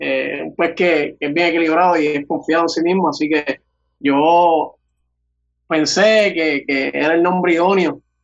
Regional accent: Aguadilla, Puerto Rico; Yo tengo 25 años y soy del pueblo de Aguadilla. Me crié acá en el área oeste. O sea, nací en el área oeste, me crié en el área metro y volví nuevamente a mis raíces, ¿verdad? Al área oeste, que es donde nací, donde tengo toda mi familia

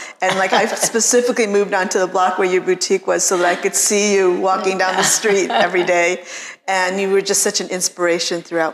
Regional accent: Detroit, Michigan, United States; growing up in Detroit, it's so far from London, which was happening, New York.

